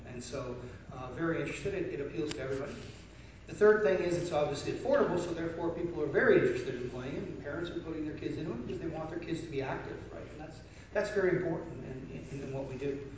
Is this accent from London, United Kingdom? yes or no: no; Scotland, United Kingdom; Yes, I'm from Scotland.